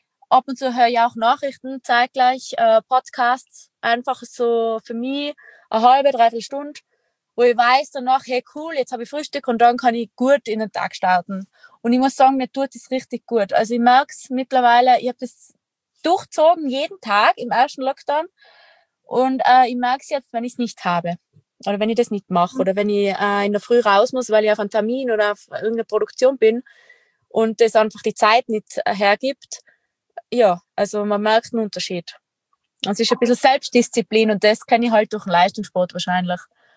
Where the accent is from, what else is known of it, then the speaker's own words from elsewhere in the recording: Tyrol, Austria; accent: Tyrolean; wie man an meinem Dialekt hören kann, bin ich Tirolerin